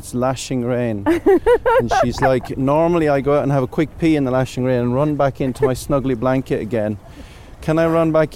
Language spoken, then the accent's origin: English; Ireland; I grew up in this in Ireland.